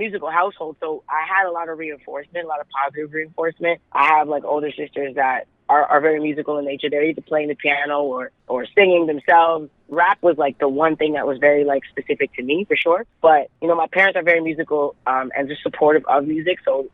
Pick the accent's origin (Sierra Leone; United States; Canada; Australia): Canada; Toronto, Ontario; Well, I'm born and raised in Toronto. So I was raised like sort of the East End, but not really. It's like the East End of Toronto, but not yet Scarborough.